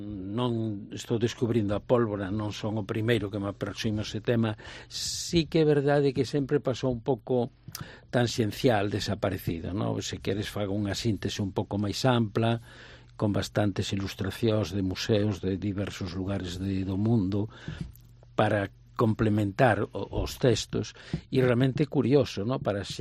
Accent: Ferrol, Galicia, Spain; Para xente que somos de Ferrol de toda a vida

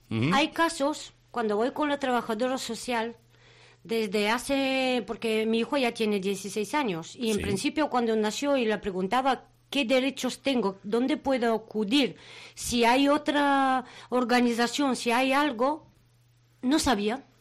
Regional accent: Bulgaria; Spanish is a second language; yo vengo de un país, soy de Bulgaria

